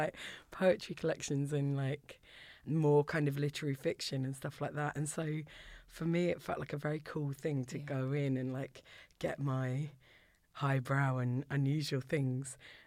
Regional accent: Orpington, London, United Kingdom; I grew up in Orpington, which at the time I felt like there wasn't that much cultural stuff near me.

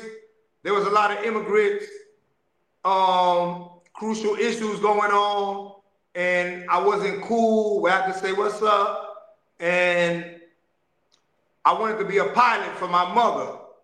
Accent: Haiti; moved away; I came from Haiti, 1984. We had a president called Jean-Claude Duvalier, and he was a dictator.

